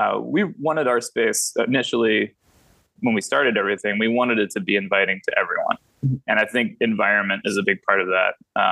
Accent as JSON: {"language": "English", "region": "Texas", "country": "United States", "tie": "born or raised there", "said": "I grew up in Texas, like I mentioned, and when I started drinking, you know, I turned 21"}